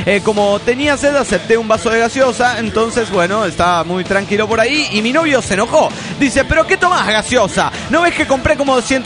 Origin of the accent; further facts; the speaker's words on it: Mexico City, Mexico; del DF mexicano.